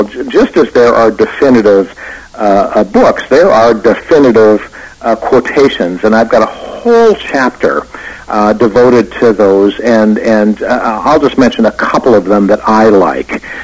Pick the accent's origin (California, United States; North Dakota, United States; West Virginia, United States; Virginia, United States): North Dakota, United States; I'm from North Dakota, as you may recall